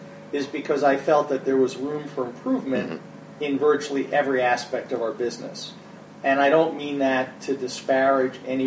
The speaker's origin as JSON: {"language": "English", "town": "Philadelphia", "region": "Pennsylvania", "country": "United States", "also_born_or_lived": "Las Vegas, United States", "said": "I'm originally from Philadelphia, and so I'm an East Coast kid, and even though I spent a lot of time in Las Vegas"}